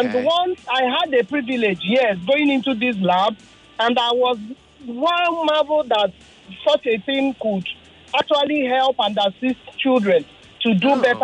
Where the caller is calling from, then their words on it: Lagos, Nigeria; I'm coming from Lagos Island.